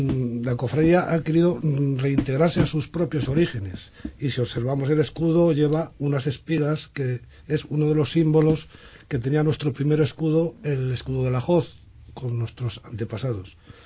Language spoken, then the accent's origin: Spanish; Valladolid, Castile and León, Spain; como somos vallisoletanos, y somos castellanos, pues la podemos utilizar.